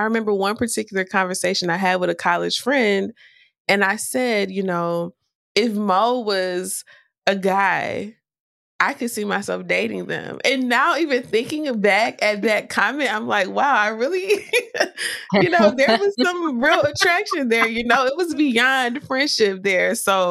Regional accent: South Carolina, United States; born there; I was not born and raised in the North. I was born in a very small town in South Carolina. I am the oldest of four kids, and I was very much raised and reared in a Baptist church in the South.

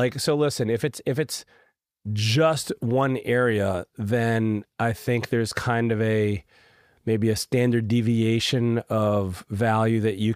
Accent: Raleigh, North Carolina, United States; born or raised there

